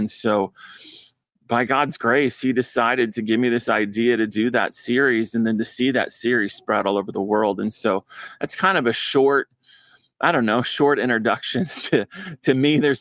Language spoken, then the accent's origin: English; Costa Mesa, California, United States; not far from where I grew up in Costa Mesa, Newport Beach, and really remarkable change there.